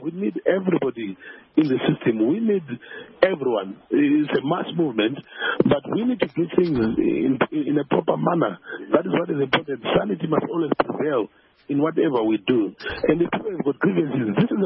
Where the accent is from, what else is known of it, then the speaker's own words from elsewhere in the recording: Bulawayo, Zimbabwe; myself personally, I'm from Matabele here in Bulawayo.